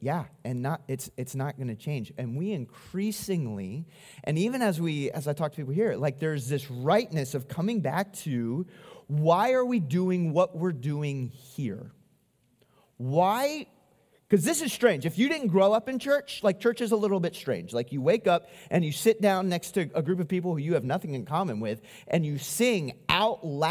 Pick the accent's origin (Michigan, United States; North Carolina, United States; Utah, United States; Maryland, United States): Maryland, United States; Because I grew up in Maryland, and we spent some time up around cold area in Asia